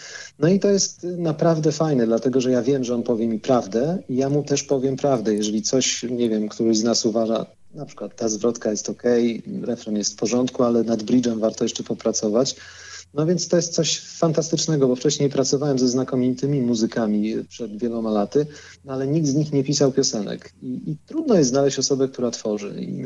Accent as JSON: {"language": "Polish", "town": "Skarżysko-Kamienna", "region": "Świętokrzyskie Voivodeship", "country": "Poland", "said": "bo ja pochodzę ze Skarżyska"}